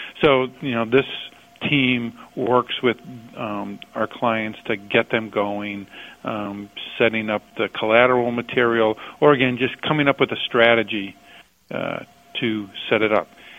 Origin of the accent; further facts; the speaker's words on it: New Hampshire, United States; Again, I told you I was from New Hampshire